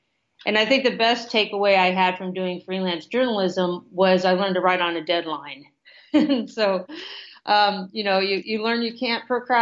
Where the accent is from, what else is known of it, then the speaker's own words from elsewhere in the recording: Portland, Oregon, United States; I grew up in Portland, Oregon.